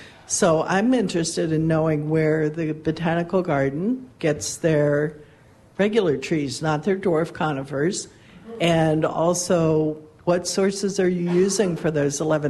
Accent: Plover, Wisconsin, United States; from Plover.

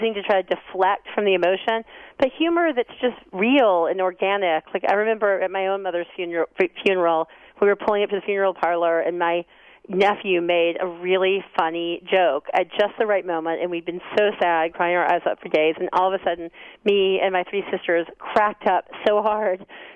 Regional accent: Alabama, United States; I'm from Alabama, so she said that with a southern accent.

